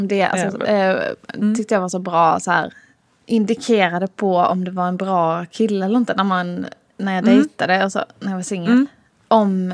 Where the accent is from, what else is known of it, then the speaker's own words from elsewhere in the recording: Stockholm, Stockholm County, Sweden; accent: Stockholmska; Alltså, jag pratar stockholmska.